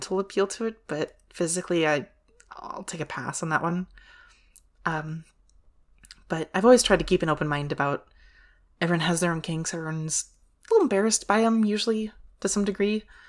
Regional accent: United States; I don't know. I'm American. I'm stupid.

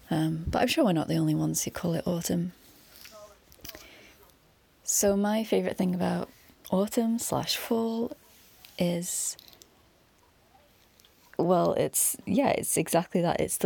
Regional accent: Manchester, North West England, United Kingdom; And I'm from Manchester, which is a city in the northwest of England.

